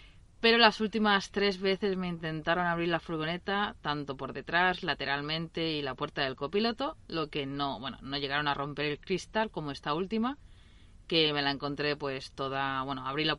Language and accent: Spanish; Mataró, Catalonia, Spain; born there; nací en Mataró, nací en esta ciudad.